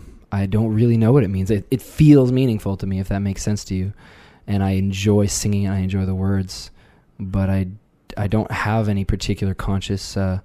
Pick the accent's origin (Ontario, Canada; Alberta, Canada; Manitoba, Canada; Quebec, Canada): Quebec, Canada; Knowlton; also born or lived in Montreal; I was born in Montreal, lived there for 10 years, and then I've been living in Knowlton, you know, with my parents growing up